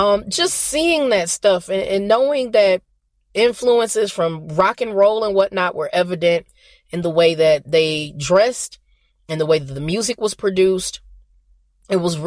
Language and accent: English; United States; And their music history is very much my music history as an American.